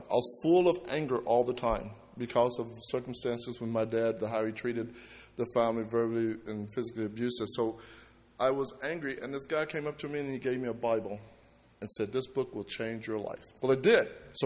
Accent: Kentucky, United States; I used to witness somebody from a half an hour to 1:50 because I'm from Kentucky. They have lots of time, nothing to do.

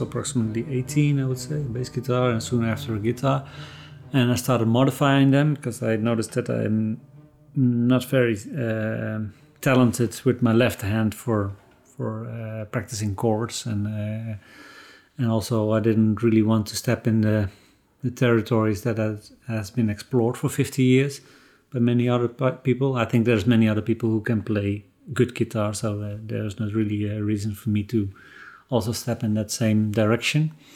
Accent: Netherlands; English is a second language; I'm from the Netherlands, and I'm an inventor of musical instruments.

